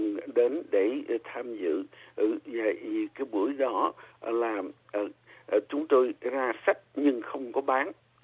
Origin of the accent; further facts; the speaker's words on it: Vĩnh Long, Vietnam; Nói về bệnh thông thường và cái cuộc đời của tôi khi lúc nhỏ ở tỉnh Vĩnh Long. Cuốn số 2 thì nói chuyện về vấn đề cái tình cảm của mình qua tỉnh Vĩnh Long với lại An Giang